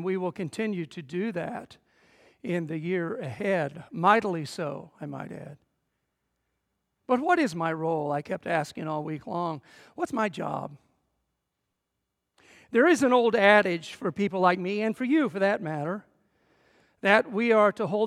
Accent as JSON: {"language": "English", "town": "St. Joseph", "region": "Missouri", "country": "United States", "tie": "born or raised there", "said": "You see, I grew up in St. Joseph, Missouri, just across the state from Ferguson, Missouri"}